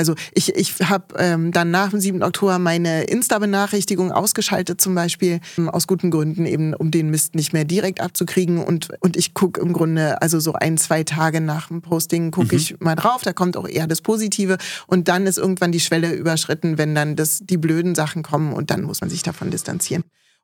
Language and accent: German; Berlin, Germany; Also für mich als Berlinerin ist Jiddisch auch einfach sehr liebevoll